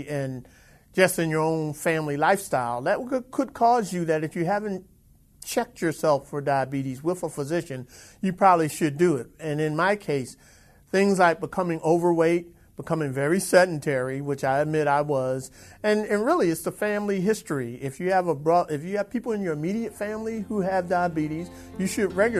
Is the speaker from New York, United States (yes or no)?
no; Philadelphia, Pennsylvania, United States; I had an East Coast vacation where I spent some days in Philadelphia, my hometown